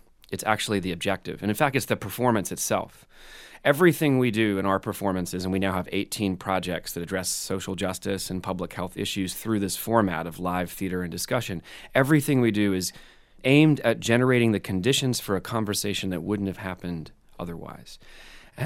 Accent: Brooklyn, New York, United States; I'm white. I'm from Brooklyn. I'm an outsider to their community.

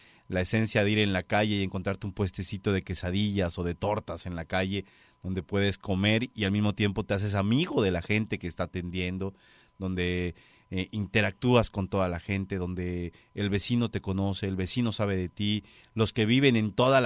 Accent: Mexico; now in United States; me siento 100% orgulloso de mis raíces porque pues por algo soy mexicano, por ahí nací, ahí crecí. Amo mi tierra, amo mi país, amo la experiencia y la esencia que puede tener. En Estados Unidos me han cobijado bastante bien, me siento muy a gusto, me siento muy confortable

